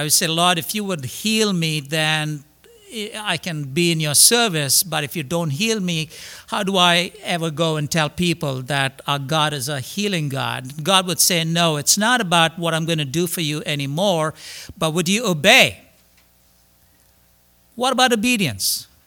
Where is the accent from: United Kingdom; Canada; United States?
Canada; Mississauga, Ontario; I'm from Toronto, Mississauga, actually, the west side of Toronto.